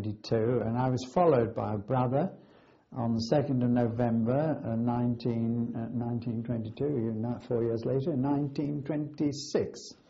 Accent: Fulham, London, United Kingdom; born there; I was born on the 1st of September 1922. I was born in Fulham in London.

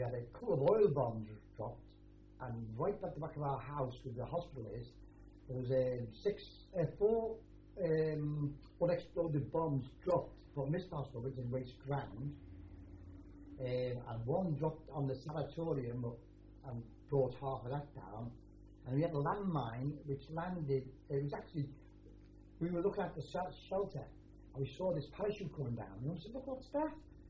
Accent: Liverpool, North West England, United Kingdom; I even met Chinese who would tell me all about my hometown, Liverpool, about the pubs there and all that.

